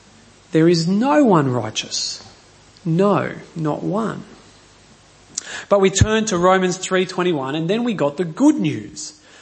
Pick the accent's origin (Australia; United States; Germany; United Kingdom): Australia; New South Wales; born there; since I was born in New South Wales, I've got no choice but to be a Blue